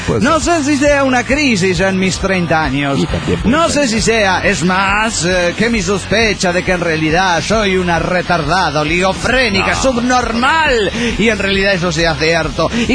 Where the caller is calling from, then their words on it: Madrid, Community of Madrid, Spain; de Madrid, España.